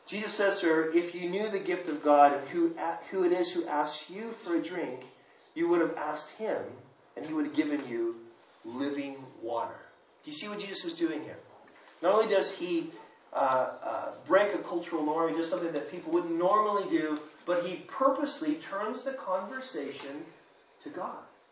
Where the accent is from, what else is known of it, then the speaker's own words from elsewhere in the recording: United States; maybe I get away with this because I'm American, so people expect me to ask rude questions.